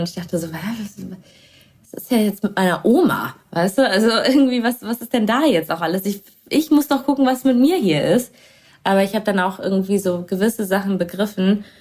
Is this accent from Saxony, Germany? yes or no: no; Duisburg, North Rhine-Westphalia, Germany; now in Berlin, Germany; ich bin ja nicht mehr in Duisburg groß geworden, sondern in Duisburg-Bahl, so ein wirklich kleinem Dorf.